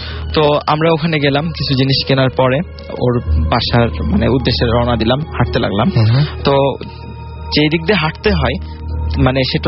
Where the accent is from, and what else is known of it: Mahadebpur, Rajshahi Division, Bangladesh; born or raised there